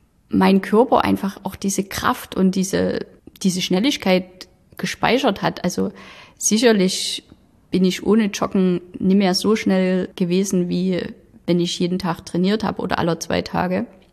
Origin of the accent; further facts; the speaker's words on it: Germany; Ich bin ja aufgewachsen in der DDR